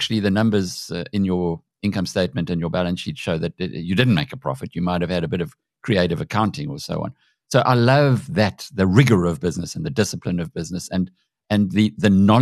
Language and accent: English; South Africa; Now, I'm a South African. This is my home. This is where I've been.